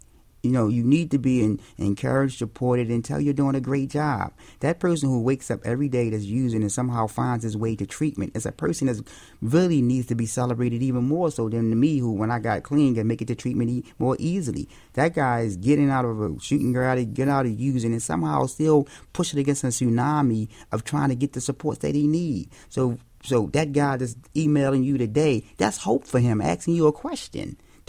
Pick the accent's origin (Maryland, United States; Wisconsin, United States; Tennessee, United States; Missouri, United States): Maryland, United States; Baltimore; So, you know, I'm from Baltimore, but then I have family of choices, we say, in South Philly.